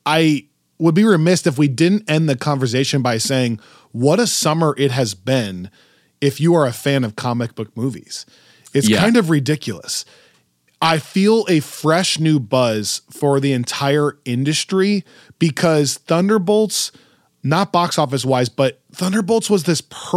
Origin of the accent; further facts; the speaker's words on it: Orange City, Iowa, United States; Look, I grew up in Iowa. I grew up in Iowa. I'm from Orange